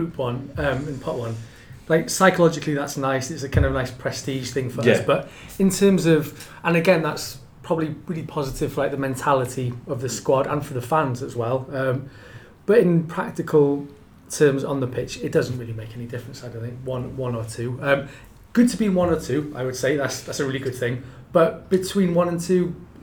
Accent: Wales, United Kingdom; I'm from Ynysmore.

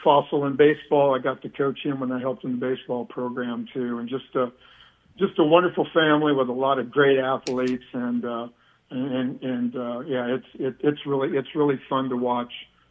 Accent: Des Moines, Iowa, United States; I grew up in Iowa in Des Moines.

